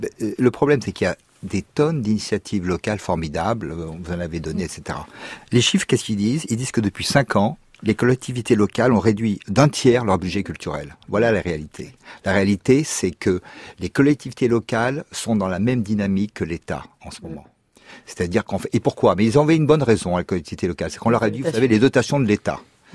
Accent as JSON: {"language": "French", "town": "Nice", "region": "Provence-Alpes-Côte d'Azur", "country": "France", "said": "Moi, je viens de Nice, il y en a 3 ou 4, je les connais"}